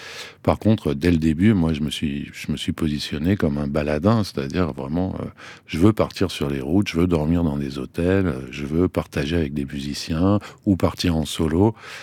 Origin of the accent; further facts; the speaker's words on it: Verneuil-sur-Seine, Île-de-France, France; Dans la ville où j'ai grandi, à Verneuil-sur-Seine